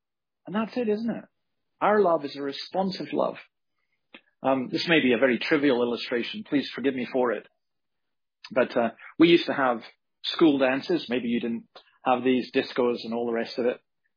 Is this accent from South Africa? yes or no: no; Scotland, United Kingdom; my home country in Scotland